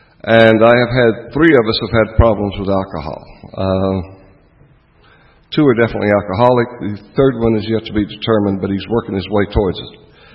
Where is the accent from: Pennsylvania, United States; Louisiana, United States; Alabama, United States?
Alabama, United States; Phenix City; also born or lived in Columbus, Georgia; I was born in Columbus, Georgia, but that was kind of a lie. I was raised across the river for about 17 years in a place called Phenix City, Alabama.